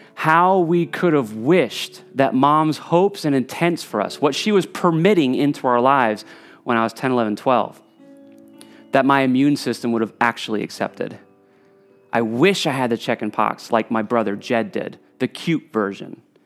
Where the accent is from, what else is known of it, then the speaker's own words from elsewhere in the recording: Preston, Connecticut, United States; When I was a boy, probably the greatest ill that I ever suffered growing up in Preston was the fact that I was just incredibly bored.